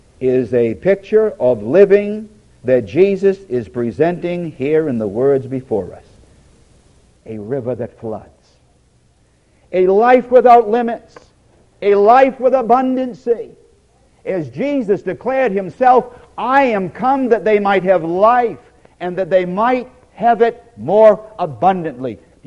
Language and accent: English; Portsmouth, New Hampshire, United States; When I was a boy growing up in Portsmouth, New Hampshire, it was a challenging feat for the bigger kids